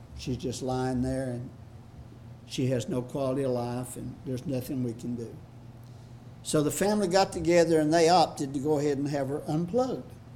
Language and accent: English; French Camp, Mississippi, United States; Since we're from French camp, I got to tell a French camp story.